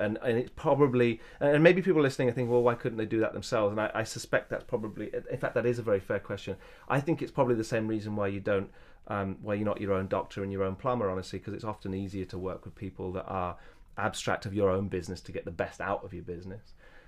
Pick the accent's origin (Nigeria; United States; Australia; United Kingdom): United Kingdom; England; Is it clearly established British at this point that I'm originally from England?